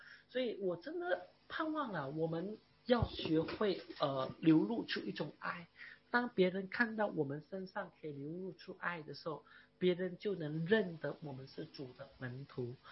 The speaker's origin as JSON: {"language": "Chinese", "country": "China", "said": "他们确实很多时候就看不起我们中国人这样。"}